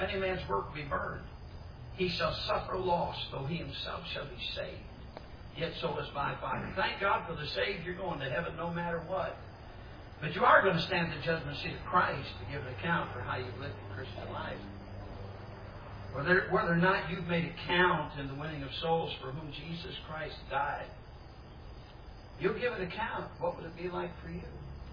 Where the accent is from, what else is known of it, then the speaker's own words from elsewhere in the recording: Sturgis, Michigan, United States; I was brought up in Sturgis, Michigan. That's only about, 90 miles from here, maybe even a little bit closer than that.